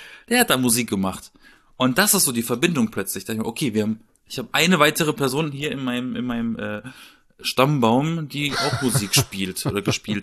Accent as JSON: {"language": "German", "region": "Southern Germany", "country": "Germany", "tie": "born or raised there", "said": "zumindest in meiner Heimat, so im Süden, ne? Alles eher dörflich, kleinstadtmäßig."}